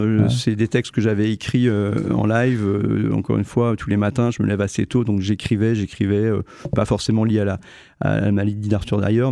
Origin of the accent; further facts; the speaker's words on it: Bouzonville, Grand Est, France; C'est ça, je suis de Bouzonville.